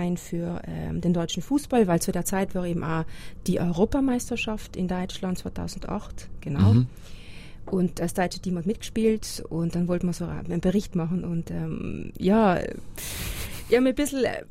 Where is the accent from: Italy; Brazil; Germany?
Italy; South Tyrol; sie haben mich hingeschickt, weil sie sich gedacht haben, das passt, Südtirol und Südtirolerin.